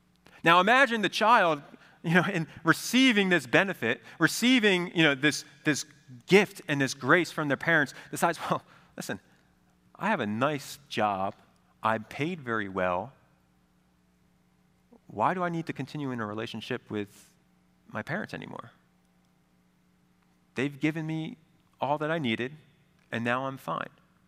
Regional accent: New Jersey, United States; I grew up in New Jersey where to get your driver's license, you need to be 17 years old.

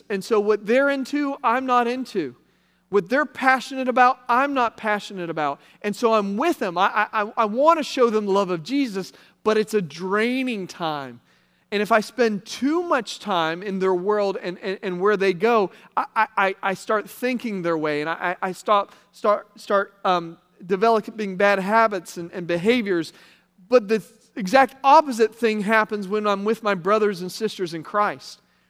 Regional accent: Morgantown, West Virginia, United States; So I'm blessed to live in my hometown of Morgantown, West Virginia.

